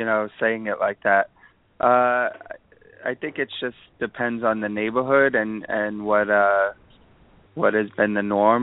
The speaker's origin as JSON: {"language": "English", "region": "New York", "country": "United States", "tie": "born there", "said": "Well, I was born in New York, so I've always been around parking."}